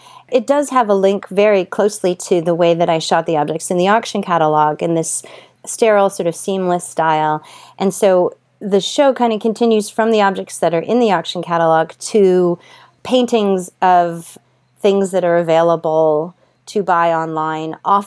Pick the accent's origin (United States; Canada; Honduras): Canada; I'm Canadian